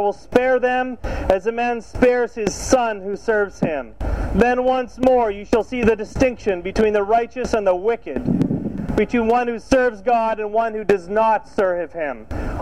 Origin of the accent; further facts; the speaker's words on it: Northern Canada, Canada; a news story from my hometown, way up in the frozen north of Canada